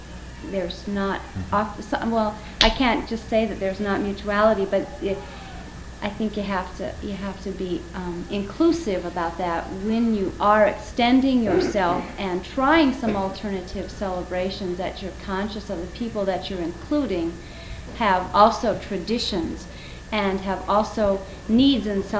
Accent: Montana, United States; also born or lived in New York City; I was raised in Montana, but I went to graduate school in New York City, and I lived there for a few years

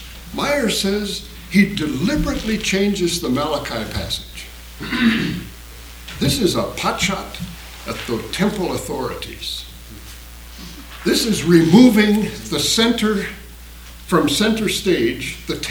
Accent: South Dakota, United States; It's sort of the way Minnesotans feel about my home state, South Dakota.

